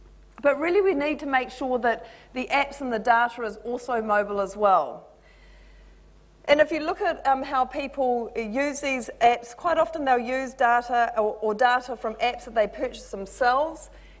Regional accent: New Zealand; I'm a Kiwi. Hopefully you can all tell that. I'm told I still sound like a New Zealander. And it's great to be in an audience who won't mistake me for an Aussie, which is what usually happens to me.

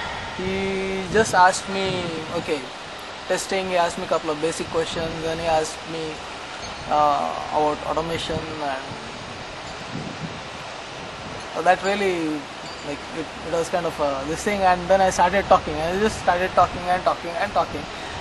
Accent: Mumbai, Maharashtra, India; I'm basically from Bombay.

